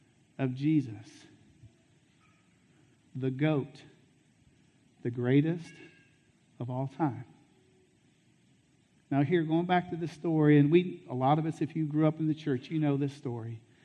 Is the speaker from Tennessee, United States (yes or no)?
yes; Jackson, Tennessee, United States; I mean, Nazareth is like Jackson, Tennessee. I can throw Jackson under the bus. I'm from Jackson.